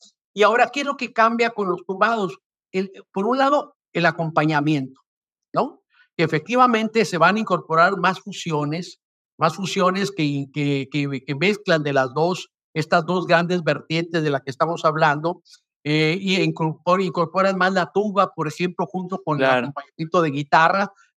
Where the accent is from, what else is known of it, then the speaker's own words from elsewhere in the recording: Tecate, Baja California, Mexico; yo crecí con los Levi's, con la camisa de mezclilla, con sombrero y con botas, porque en mi pueblo Tecate hay muchos ranchos y vamos a montar. Hay una cultura vaquera muy fuerte en el norte.